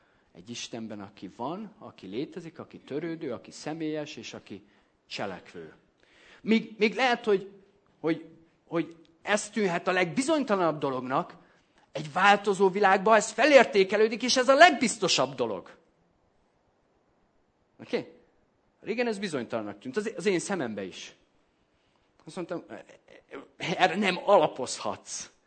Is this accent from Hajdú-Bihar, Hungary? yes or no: yes; Debrecen, Hajdú-Bihar, Hungary; now in Budapest, Hungary; és akkor kerültem ki otthonról, Debrecenből Budapestre költöztem, annyira még nem ismertem a felnőttek világát